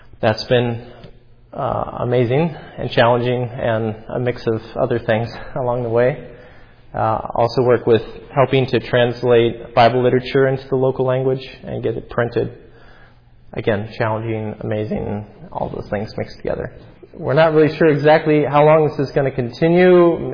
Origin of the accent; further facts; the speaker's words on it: Oregon, United States; It's not just that we're from Tillamook County or from the United States, but that we have the Lord Jesus in common.